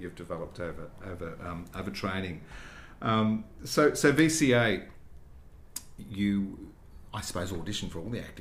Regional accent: Victoria, Australia; now in Sydney, Australia; I'm a Victorian. I grew up in Victoria and I adore Melbourne. But I live in Sydney for a reason, I think.

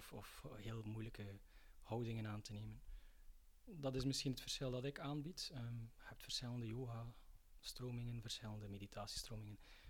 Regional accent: Kuurne, West Flanders, Belgium; Dus ik ben afkomstig van Kuurne en ben samen met Renilde naar Sint-Denijs gaan wonen.

